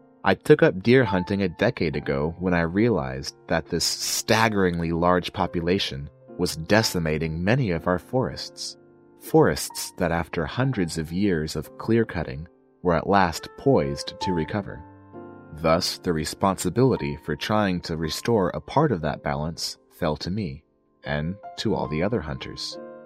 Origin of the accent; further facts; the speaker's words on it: Pennsylvania, United States; a guy who, like thousands of others in my home state of Pennsylvania, spends the better part of the year looking forward to those few short weeks in October and November